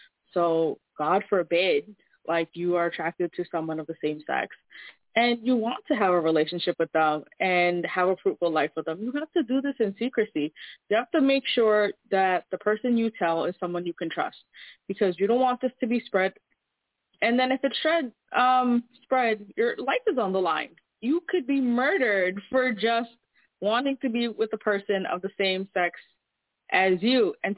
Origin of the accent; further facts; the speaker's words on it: United States; What it's like to be an American, being born and raised in the States. And I often, throughout my childhood, have gone to Bangladesh to visit family.